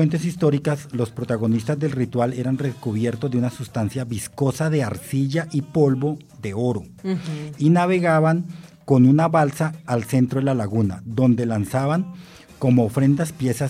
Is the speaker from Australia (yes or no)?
no; Colombia; que yo creo que como colombianos debemos de tener bien claro